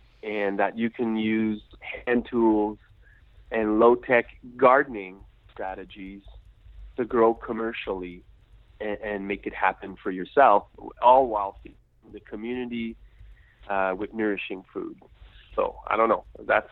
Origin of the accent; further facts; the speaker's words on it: Quebec, Canada; Well, I'm French Canadian. So I live in Quebec, Canada, and I have a micro farm with my wife that we've been farming there for almost 15 years